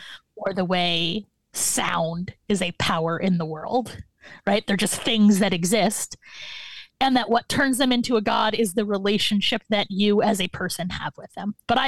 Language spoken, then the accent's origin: English; Lancaster, Pennsylvania, United States; I grew up in Bible country, right? In Amish country, in particular. I grew up in Lancaster, Pennsylvania. A beautiful place I am happy to have lived, but do not want to live anymore.